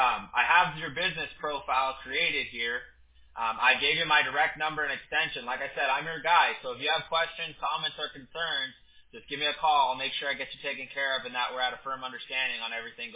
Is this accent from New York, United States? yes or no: no; Huntington Beach, California, United States; now in Costa Mesa, United States; Yeah, that's my hometown. So I was born in Santa Ana, but I was raised in Huntington Beach. So I lived on Beach Boulevard right next to the beach my whole life.